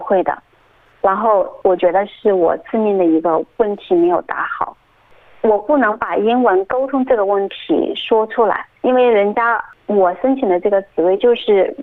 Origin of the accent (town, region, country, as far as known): China